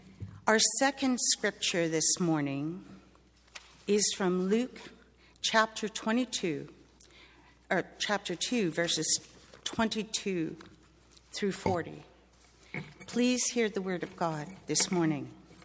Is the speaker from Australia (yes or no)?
no; Canada; now in United States; my husband David and I are from California, but we are also originally from Canada. The fact that I am Canadian is why I don't blanch at Wisconsin temperatures. But the fact that I'm from California